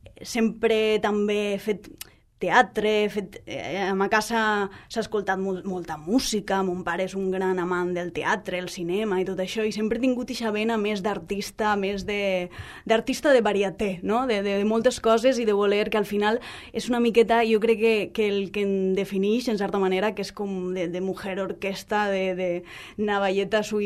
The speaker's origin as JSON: {"language": "Catalan", "town": "Gandia", "region": "Valencian Community", "country": "Spain", "tie": "born there", "said": "naixement també, 3 del 9 del 88, aquestes coses no solen dir les dones, eh? Un respecte, per favor. Vaig néixer a Gandia"}